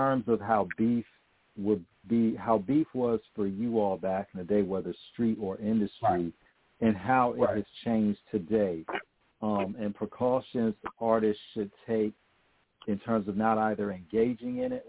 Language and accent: English; Virginia, United States; So when I was growing up in Virginia, you know, we would hear a variety of hip-hop.